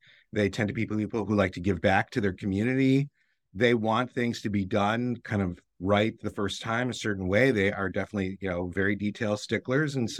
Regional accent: Detroit, Michigan, United States; I'm from Detroit

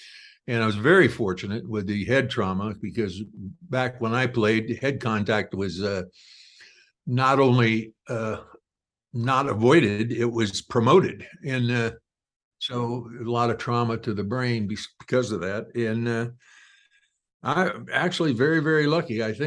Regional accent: Ohio, United States; also born or lived in Alaska; But I enjoy it, because that's how I grew up in Ohio. I put that in the book and talked about my childhood in Ohio and how I loved nature so much.

